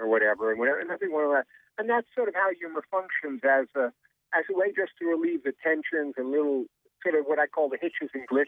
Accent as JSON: {"language": "English", "town": "Queens", "region": "New York", "country": "United States", "tie": "born or raised there", "said": "sometimes I'm a kid from Queens, which is one of the outside boroughs of New York."}